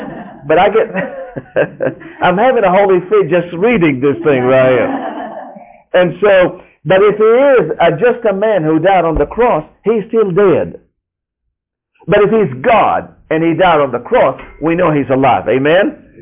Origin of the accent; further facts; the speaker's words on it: Damascus, Damascus Governorate, Syria; I grew up in Damascus, Syria, the land of the apostles.